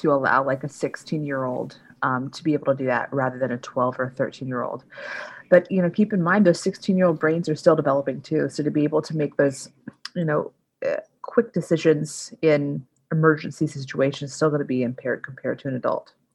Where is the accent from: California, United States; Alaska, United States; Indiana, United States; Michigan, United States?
Alaska, United States; I grew up in Alaska, and we were allowed to start driving with our temps at age 14.